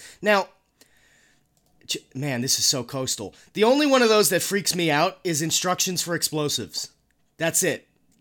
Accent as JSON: {"language": "English", "region": "New York", "country": "United States", "said": "We're from New York. That shit doesn't fly in New York."}